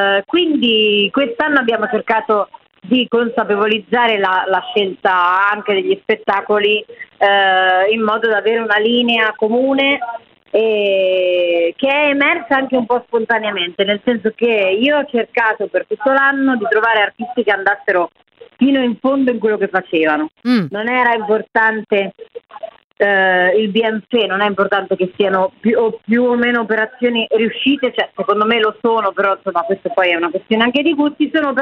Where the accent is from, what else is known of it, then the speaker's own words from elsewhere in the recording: Liguria, Italy; un album rap ligure, perché noi siamo liguri